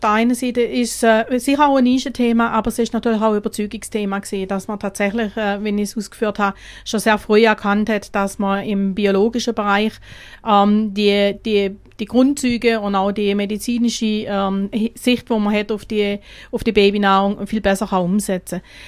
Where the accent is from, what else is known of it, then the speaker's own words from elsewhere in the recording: Schopfheim, Baden-Württemberg, Germany; Auch in der Grenzregion, direkt über die Grenze, komme ich aus Schopfheim, also das ist direkt in der Grenzregion.